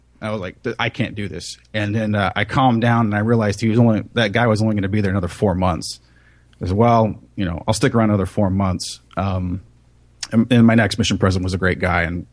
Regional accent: California, United States; I didn't like Provo at all either. I was from California. My wife is too, so we jetted back to LA as soon as we finished.

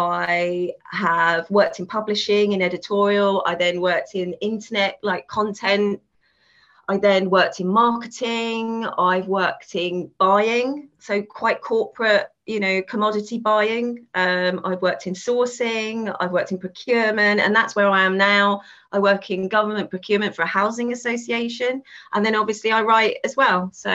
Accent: London, United Kingdom; moved away as an adult; now in Southampton, United Kingdom; I come from London originally, but about 16 years ago now, moved down because of work to Southampton.

